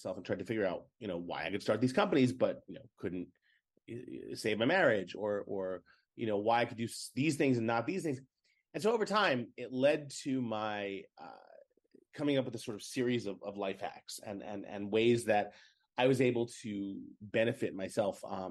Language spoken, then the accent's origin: English; New York City, New York, United States; So growing up in the New York City public school system, I was diagnosed with something called sit down, you're disrupting the class.